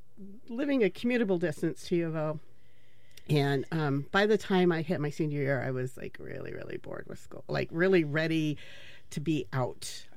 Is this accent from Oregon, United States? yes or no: yes; Roseburg, Oregon, United States; It's kind of a rural area. It's at, like smack in the middle of the state, where specifically I grew up.